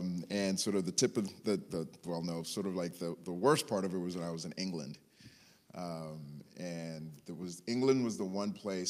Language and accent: English; Nigeria; born there; So I was born in Nigeria